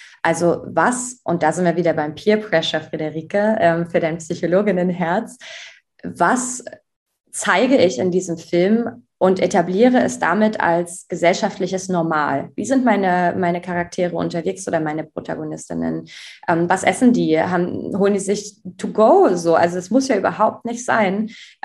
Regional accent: Saxony, Germany; hier in Sachsen, in meinem Heimatbundesland.

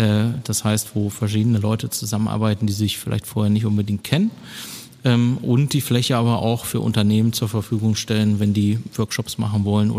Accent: Dessau, Saxony-Anhalt, Germany; also born or lived in Dresden / Bielefeld / Berlin; now in Soest, Germany; nee, ich komme ganz ursprünglich aus Dessau, das ist in Sachsen-Anhalt, Bauhausstadt. Mhm. Hab dann aber erst in Dresden gelebt, dann in Bielefeld und dann 15 Jahre in Berlin und jetzt halt seit 4 Jahren hier

